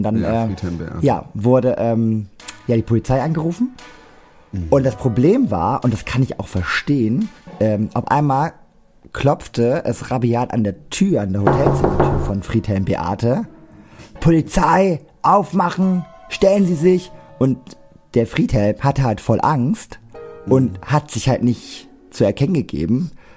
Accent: Cuxhaven, Lower Saxony, Germany; Wer es nicht weiß, ich komme ja aus Cuxhaven.

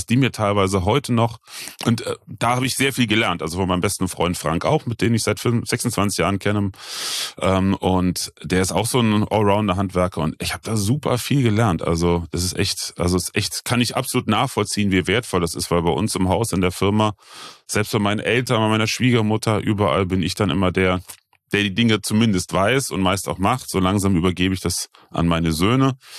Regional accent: Bitburg, Rhineland-Palatinate, Germany; ich bin ja in der Eifel geboren, im schönen Bitburg

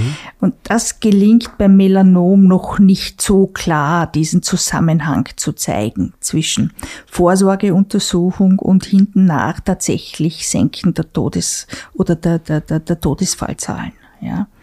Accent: Klagenfurt, Carinthia, Austria; Ich komme aus Kärnten und man muss sagen, es hat sich ja auch in den letzten 30 Jahren hier viel getan.

